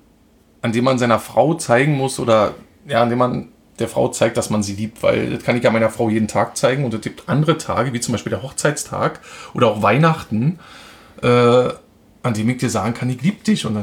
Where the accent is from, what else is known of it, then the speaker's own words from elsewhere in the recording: Berlin, Germany; ich bin Berliner